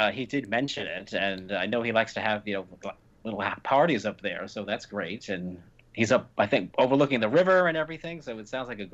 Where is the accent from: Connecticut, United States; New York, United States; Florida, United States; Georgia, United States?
New York, United States; Long Island; also born or lived in Albany; I'm a broadcast meteorologist, and I'm from Long Island, New York, but I lived upstate in the Albany area for a while.